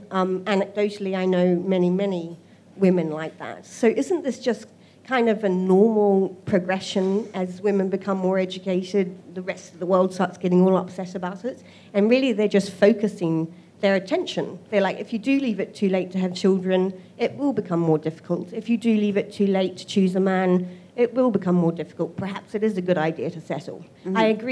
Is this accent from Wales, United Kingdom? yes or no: no; London, United Kingdom; maybe it's because I come from London